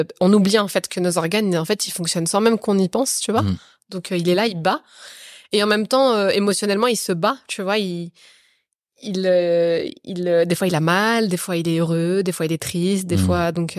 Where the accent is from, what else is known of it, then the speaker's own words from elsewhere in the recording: Dugny, Île-de-France, France; Donc moi, j'ai grandi à Duny, D-U-G-N-Y, à côté du Bourget.